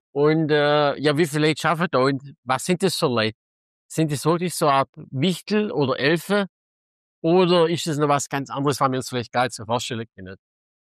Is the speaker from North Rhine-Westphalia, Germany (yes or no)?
no; Baden-Württemberg, Germany; bei uns im Schwabenland